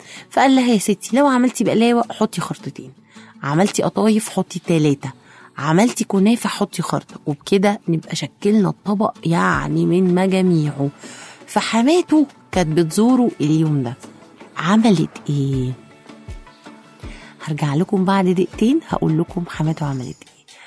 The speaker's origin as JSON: {"language": "Arabic", "country": "Egypt", "said": "احنا عارفين ان احنا كمصريين ناس اصيلة، ناس كده ولاد بلد"}